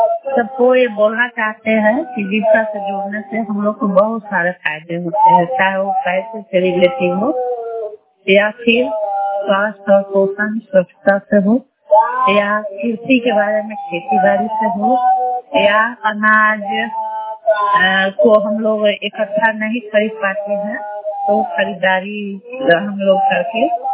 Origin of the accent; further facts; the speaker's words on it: Bhatara, Bihar, India; मैं भटारो पंचायत की निवासी हूँ।